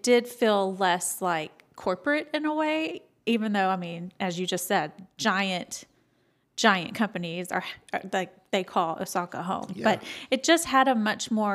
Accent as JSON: {"language": "English", "region": "Gulf Coast", "country": "United States", "tie": "born or raised there", "said": "But we went in June and I can say growing up on the Gulf Coast of the United States, I felt like I was back home in Japan."}